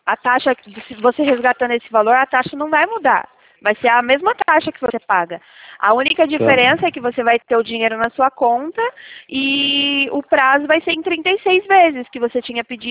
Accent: Sorocaba, São Paulo, Brazil; Sou de Sorocaba.

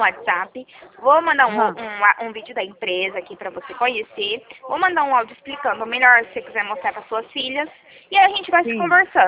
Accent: São Paulo, Brazil; Eu sou do interior de São Paulo

